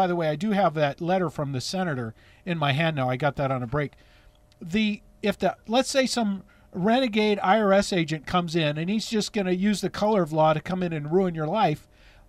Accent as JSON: {"language": "English", "region": "California", "country": "United States", "tie": "born there", "said": "I was born in California. I have a domicile of origin of California."}